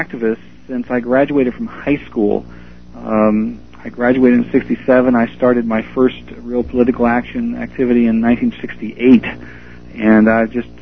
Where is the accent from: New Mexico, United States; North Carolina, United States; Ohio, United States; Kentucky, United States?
Ohio, United States; From the very first thing I worked on had to do with a state income tax in my home state of Ohio, trying to repeal it.